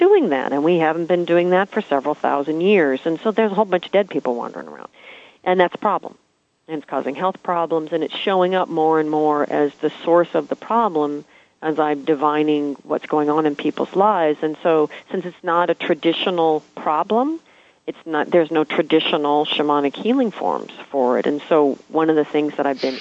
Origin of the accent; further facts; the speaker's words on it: United States; because as an American, I was as disconnected from my relations as any other white person straggling around America.